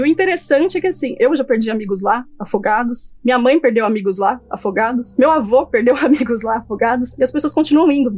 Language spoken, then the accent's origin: Portuguese; Poá, São Paulo, Brazil; daqui do Alto Tietê, onde eu e o Keller, onde a gente mora, né? Eu sou de Poá, pra quem não sabe, o Keller é de Suzano.